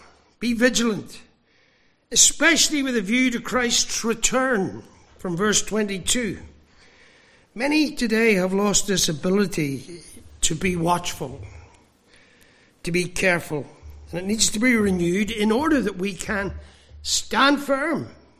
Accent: Ireland; but I'm Irish, so I could be wrong

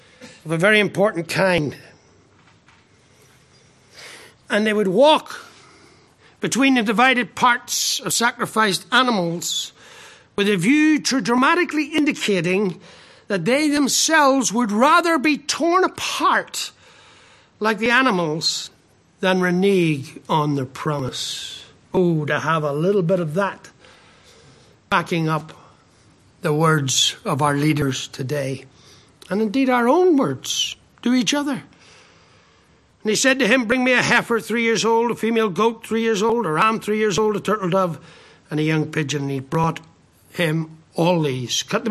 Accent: Ireland; I'm an Irishman, I like to keep it simple

